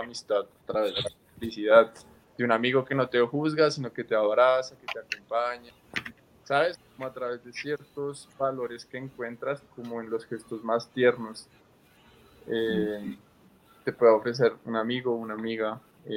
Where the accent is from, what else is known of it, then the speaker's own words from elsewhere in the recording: Colombia; born there; nacimos en Colombia y la situación social es como muy difícil.